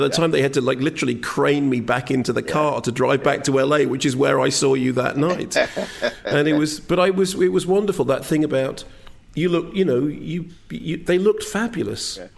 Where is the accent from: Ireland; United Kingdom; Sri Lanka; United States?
United Kingdom; England; because I was being very English and uptight